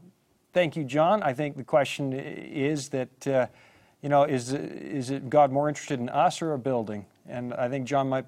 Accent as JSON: {"language": "English", "country": "Canada", "said": "Oh, I'm Canadian."}